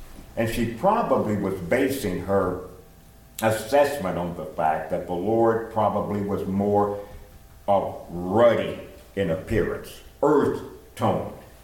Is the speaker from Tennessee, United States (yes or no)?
yes; Pulaski, Tennessee, United States; My hometown is not far from Athens, 31 miles from it. Middle Tennessee, Pulaski, is very close to the Ardmore, Alabama line, and then Ardmore to Athens.